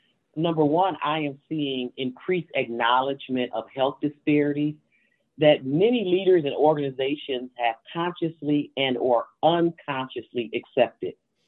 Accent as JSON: {"language": "English", "town": "Grand Rapids", "region": "Michigan", "country": "United States", "said": "Yes, I am from Grand Rapids, Michigan, and I have worked in higher education for close to 30 years"}